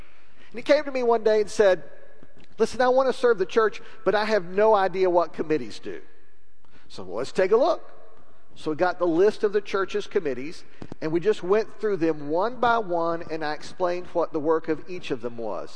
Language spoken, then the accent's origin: English; Lubbock, Texas, United States; I grew up in Lubbock. We're basically unfamiliar with floodgates in that part of the world.